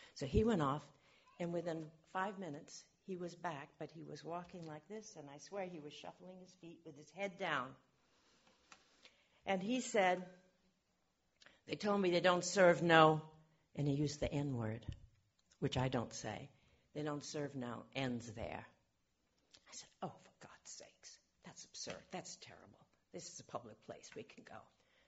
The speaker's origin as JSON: {"language": "English", "town": "Boston", "region": "Massachusetts", "country": "United States", "said": "There was a beach. I come from Boston. There was a coast."}